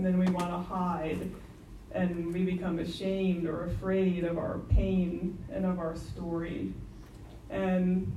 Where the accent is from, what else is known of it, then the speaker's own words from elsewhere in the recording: McLean, Virginia, United States; I grew up here in McLean, and actually when I go for a run a few times a week, the neighborhood I grew up in is right across the street.